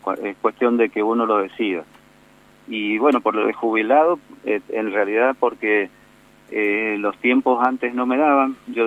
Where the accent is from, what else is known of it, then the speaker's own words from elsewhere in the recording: Tucumán, Argentina; now in Mendoza, Argentina; Yo viví parte de mi vida en Tucumán, prácticamente mi infancia, y después ya de grande me vine acá a Mendoza. Yo soy mendocino en realidad, pero bueno, como mi familia está un poco dividida entre estas dos provincias